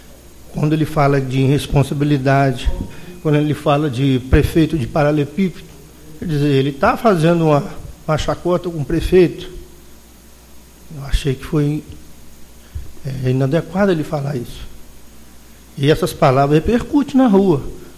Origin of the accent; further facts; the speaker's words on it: Tombos, Minas Gerais, Brazil; Nascido e criado em Tombos, uma cidade pequena. Todo mundo conhece todo mundo.